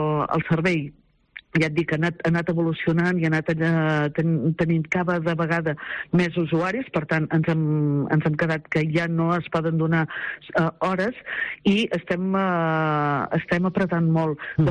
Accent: Catalonia, Spain; nosaltres som de la comarca de l'Anoia, que som de l'Alta Anoia

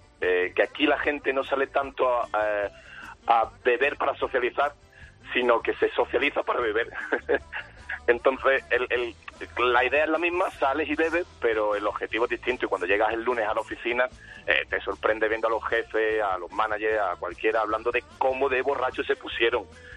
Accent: A Coruña, Galicia, Spain; accent: La Coruña; Soy gallego, en realidad, soy de La Coruña.

